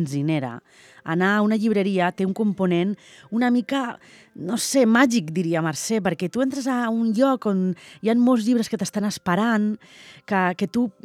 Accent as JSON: {"language": "Catalan", "region": "Valencian Community", "country": "Spain", "said": "perquè sóc valenciana, ja saps"}